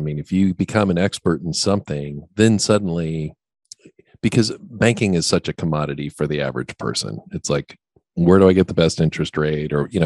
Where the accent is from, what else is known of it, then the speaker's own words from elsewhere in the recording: Oregon, United States; the state of Oregon, my home state, has 560 breweries.